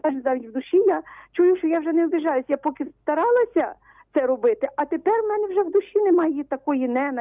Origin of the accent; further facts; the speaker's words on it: Turchyntsi, Khmelnytskyi Oblast, Ukraine; now in Kamianets-Podilskyi, Ukraine; я з Кам'янець-Подільського, а сама родом з Турчинець.